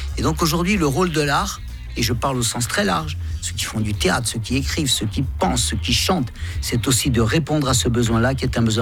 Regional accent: Corsica, France; briser le plafond de verre quand on chante, on vient de Corse, ça n'est pas simple.

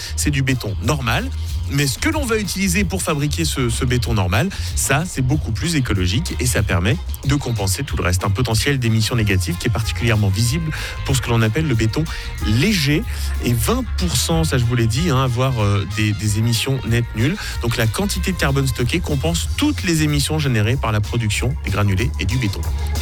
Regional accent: Switzerland; c'est chez nous en Suisse que ça se passe

